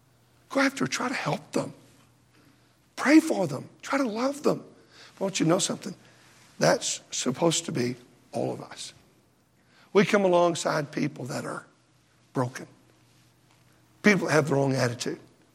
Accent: Texas, United States; also born or lived in Oklahoma; than a year old, we moved to Texas. So I'm a Texan.

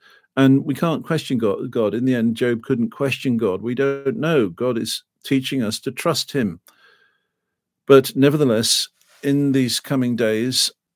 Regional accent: England, United Kingdom; It's a very English thing. This will never happen here. We're English. As if somehow we were different from people in other parts of the world just because we're English.

